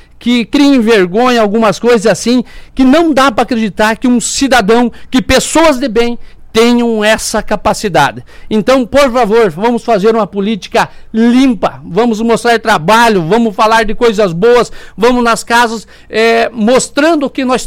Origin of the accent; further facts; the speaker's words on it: Pinhal de São Bento, Paraná, Brazil; Sou nascido aqui de Pinhal do São Bento, sou dessa terra